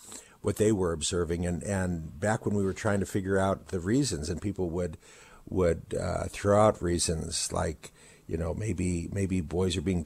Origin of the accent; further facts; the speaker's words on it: Ohio, United States; this was not my experience growing up in Ohio back in the 70s.